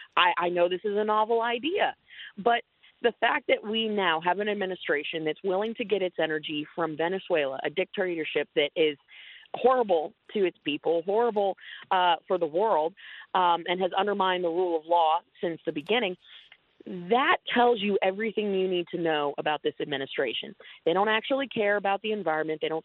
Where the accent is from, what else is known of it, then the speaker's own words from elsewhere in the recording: Florida, United States; as we're sitting here in my home state of Florida